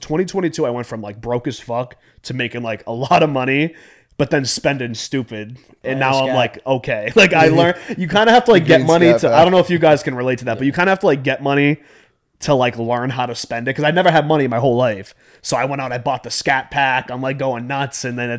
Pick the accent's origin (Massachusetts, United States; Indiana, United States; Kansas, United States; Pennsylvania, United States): Massachusetts, United States; Boston; But, you know, I just feel like a lot of people, especially growing up in Boston, it was always instilled like you go to college or you go to the union. That was really the only two paths, at least for me.